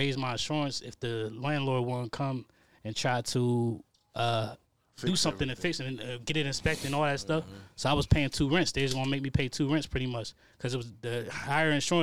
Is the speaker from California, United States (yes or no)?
no; New York, United States; New York.